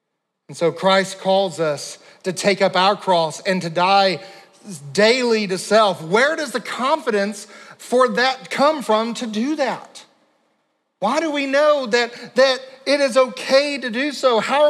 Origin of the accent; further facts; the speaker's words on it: Pine Bluff, Arkansas, United States; born there; I was born in Pine Bluff, Arkansas. I would have never chosen that.